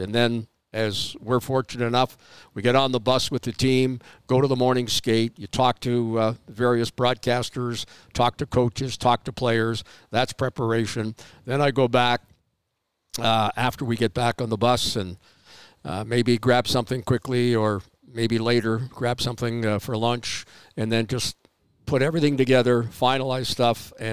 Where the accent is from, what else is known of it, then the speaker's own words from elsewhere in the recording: Toronto, Ontario, Canada; also born or lived in Calgary; I started high school in Calgary, but I was born in Toronto, and my father passed away, and my mom remarried, and we moved to Calgary